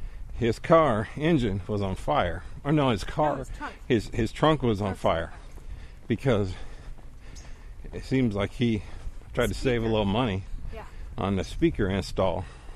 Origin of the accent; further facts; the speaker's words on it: San Bernardino, California, United States; I grew up in San Bernardino, pretty diverse.